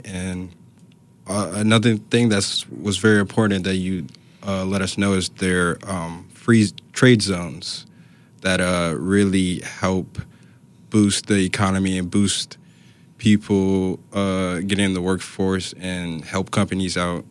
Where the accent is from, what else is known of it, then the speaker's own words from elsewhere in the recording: New Orleans, Louisiana, United States; I'm from New Orleans.